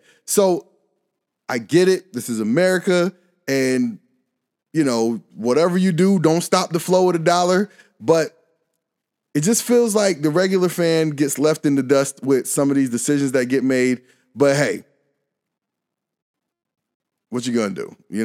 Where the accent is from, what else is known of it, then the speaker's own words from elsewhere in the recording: North Carolina, United States; I live in Connecticut. I grew up in North Carolina.